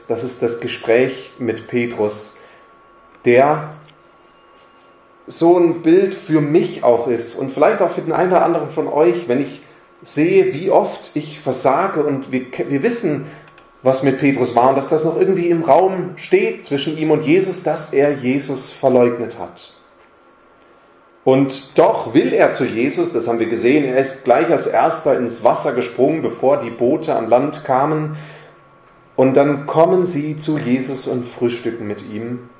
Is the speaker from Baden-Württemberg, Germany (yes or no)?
yes; Karlsruhe, Baden-Württemberg, Germany; Ich bin in Karlsruhe aufgewachsen, also ein Badenser, der Feind quasi, aber habe eine Schwäbin geheiratet.